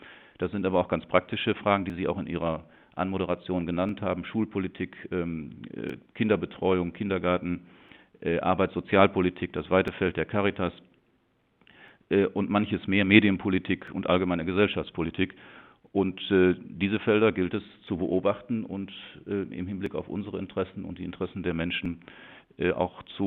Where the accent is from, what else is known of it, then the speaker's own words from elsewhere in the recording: Münster, North Rhine-Westphalia, Germany; born there; Auf der einen Seite bin ich als geborener Münsteraner und dem Dom hier sehr verbunden